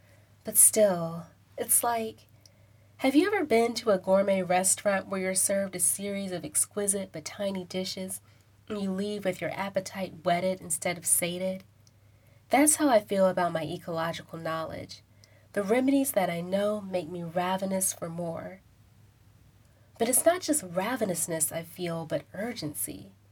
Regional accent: Houston, Texas, United States; I grew up in Houston, Texas, where Vietnamese-Cajun fusion restaurants and acclaimed museums were prevalent, but forests where I could spend long hours wildcrafting were not.

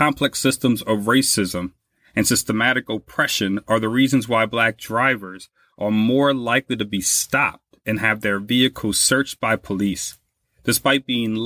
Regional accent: Louisiana, United States; in my home state of Louisiana

